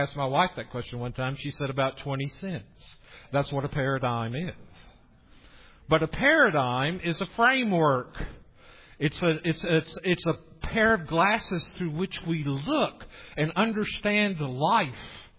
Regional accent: East, United States; I'm from the East. I think of places like North Carolina or Eastern Tennessee.

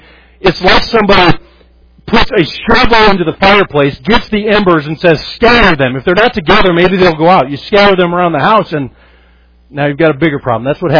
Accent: Colorado Springs, Colorado, United States; a few years ago, my hometown, Colorado Springs, was burning up

